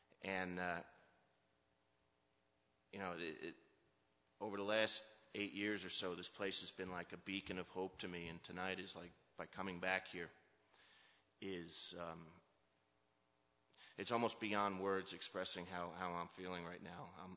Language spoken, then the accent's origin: English; Westfield, New Jersey, United States; born there; I was born in Westfield, New Jersey, middle class, no care in the world.